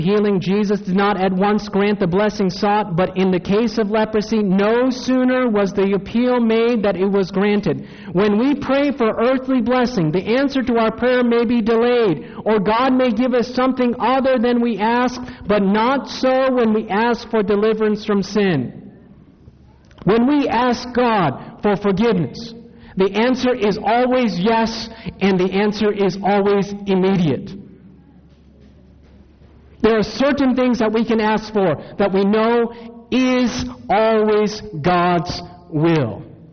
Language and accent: English; Maryland, United States; also born or lived in Takoma Park / Silver Spring / Hagerstown; I tell people I was born in Tacoma Park, Maryland, Washington Adventist Hospital. Then we moved to Silver Spring next to the General Conference. Then we moved to Hagerstown.